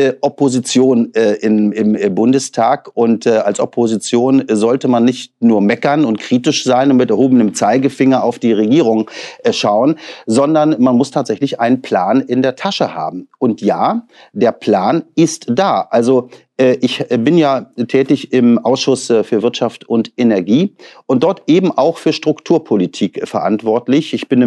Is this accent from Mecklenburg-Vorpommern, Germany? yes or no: yes; Stralsund, Mecklenburg-Vorpommern, Germany; Also ich bin ja gebürtiger Stralsunder. Ich komme ja also sozusagen direkt von der Küste und war auch immer stolz, Vorpommer zu sein. Jetzt bin ich Mecklenburger in der wunderschönen mecklenburgischen Seenplatte.